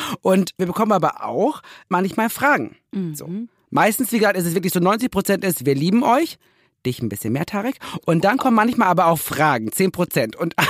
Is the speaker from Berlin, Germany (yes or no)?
no; North Rhine-Westphalia, Germany; born there; Ich bin im Ruhrgebiet geboren. Meine Geschichte beginnt dort.